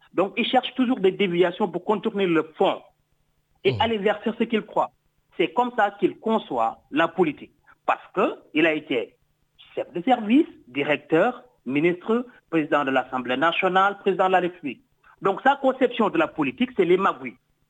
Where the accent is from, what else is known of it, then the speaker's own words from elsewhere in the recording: Senegal; moi je viens du Sénégal là-même, j'étais au Sénégal.